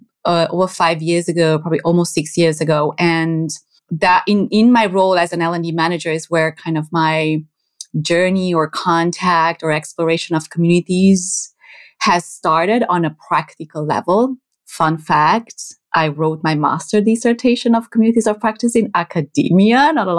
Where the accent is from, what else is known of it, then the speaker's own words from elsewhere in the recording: Romania; now in Amsterdam, Netherlands; I am based in Amsterdam, the Netherlands. I'm originally from Romania, born and raised there.